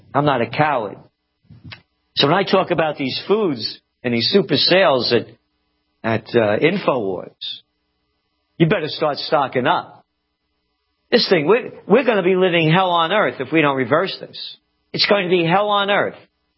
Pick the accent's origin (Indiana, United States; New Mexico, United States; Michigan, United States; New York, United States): New York, United States; Bronx; Matter of fact, I was taught that as a little boy growing up in the Bronx.